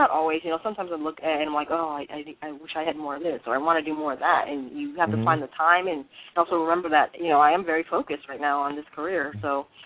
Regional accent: Houston, Texas, United States; I was born and raised in Houston, Texas. I'm an American through and through.

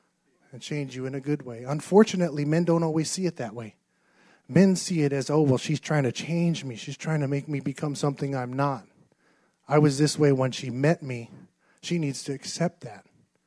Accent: Arizona, United States; I'm Hopi from the Hopi Reservation up northern Arizona. I was raised up there on the Hopi Reservation till I was about 16. And then at 16, I left and moved to Flagstaff to finish my schooling.

